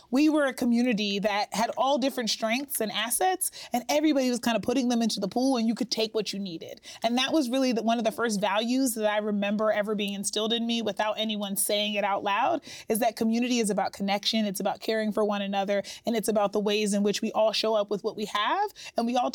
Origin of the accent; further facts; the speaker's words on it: Pittsburgh, Pennsylvania, United States; Yeah, I grew up in the Hill District in Pittsburgh, which famously is the neighborhood that August Wilson wrote his Century series about.